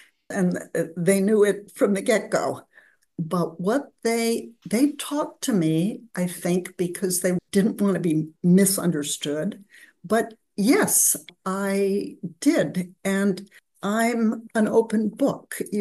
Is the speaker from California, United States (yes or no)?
yes; Berkeley, California, United States; I come from Berkeley, California, and I face the very same thing.